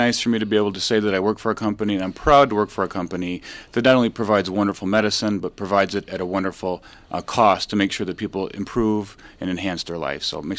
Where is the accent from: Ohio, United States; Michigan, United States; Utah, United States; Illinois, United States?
Michigan, United States; Dearborn Heights; I grew up in Dearborn Heights. I attended Divine Child High School.